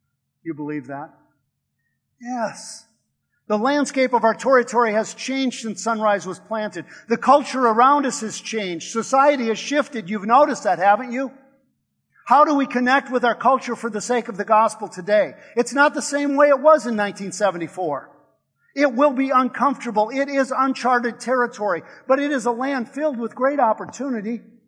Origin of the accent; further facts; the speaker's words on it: Sioux Falls, South Dakota, United States; moved away as an adult; now in Cleveland, United States; In 1984, we moved from Sioux Falls, South Dakota to Cleveland, Ohio. I had never been that far away from home before. I was 24 years old. It was 1,000 miles away, and it was frightening.